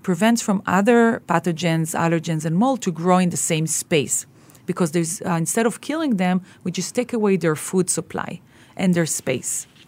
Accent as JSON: {"language": "English", "town": "Miami", "region": "Florida", "country": "United States", "said": "I come from Miami, so we have basically the same weather."}